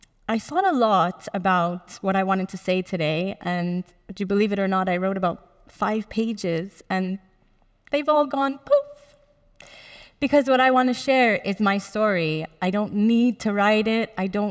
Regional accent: Toronto, Ontario, Canada; So I was born in Canada, I was born in Toronto, grew up there, had parents who emigrated from Gozo to Canada.

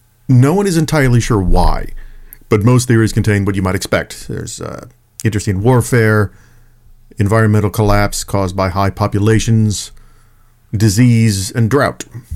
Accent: Texas, United States; also born or lived in New Orleans; I was born in New Orleans. I was raised in Texas

